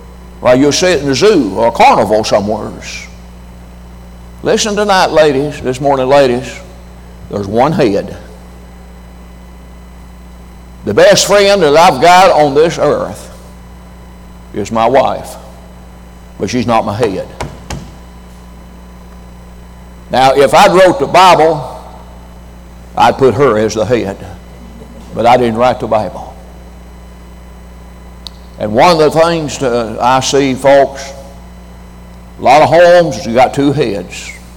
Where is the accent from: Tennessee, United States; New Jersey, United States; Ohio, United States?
Tennessee, United States; I was raised on a farm. I'm a hillbilly. I was raised in Tennessee, so was my wife. I plowed a mule as a little boy. I was raised on a farm.